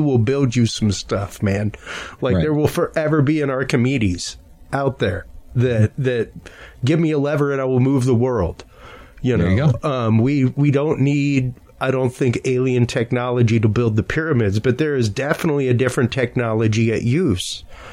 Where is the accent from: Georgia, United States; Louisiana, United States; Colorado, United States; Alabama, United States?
Louisiana, United States; The two examples I give, number one, I am Cajun.